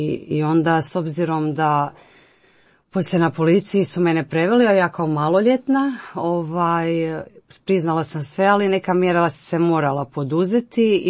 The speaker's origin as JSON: {"language": "Croatian", "town": "Poreč", "region": "Istria County", "country": "Croatia", "tie": "born or raised there", "said": "znači, odrasla sam u Poreču. Tu sam završila osnovnu školu. Srednju školu sam završila u Međimurju. Kao što si ti rekla, dolazim iz sportske obitelji i katoličke."}